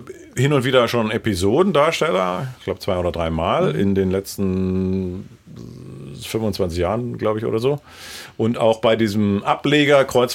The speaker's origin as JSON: {"language": "German", "region": "East Germany", "country": "Germany", "tie": "born or raised there", "said": "Ich bin ja noch sozusagen im Osten zur Schule gegangen"}